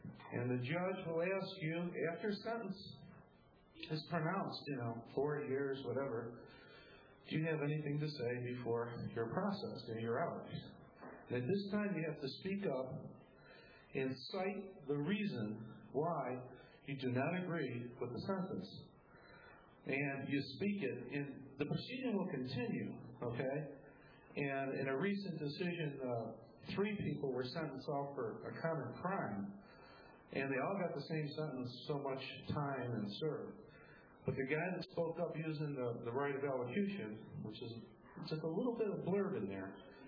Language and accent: English; Chicago, Illinois, United States; I'm from Chicago.